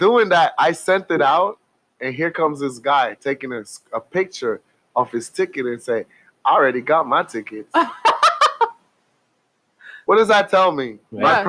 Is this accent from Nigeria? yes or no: no; Jamaica; Jamaican culture is different. The way we were brought up is different, mm-hmm. right? For example, in my hometown, if you had an event coming up and you already got a date, your flyers out, I would not put an event on your date.